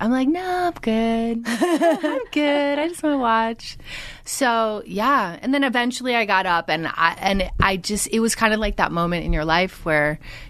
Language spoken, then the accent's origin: English; West Springfield, Massachusetts, United States; A small town called West Springfield.